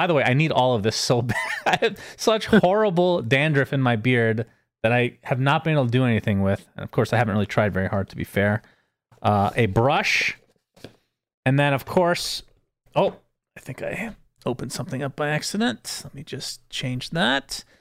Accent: United States; Everybody makes fun of me for saying Schadenfreude Stooge. I'm American.

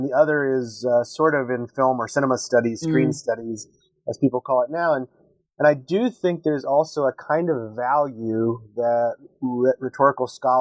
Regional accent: Texas, United States; now in Syracuse, United States; I was born and raised in Texas.

